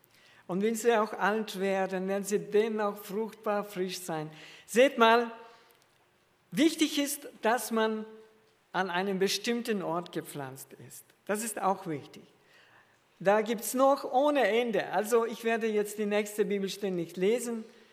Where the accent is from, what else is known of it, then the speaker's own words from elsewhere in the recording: Kazakhstan; Wir hatten 30 Weinstöcke früher, wo wir wohnten, in meiner Heimat in Kasachstan.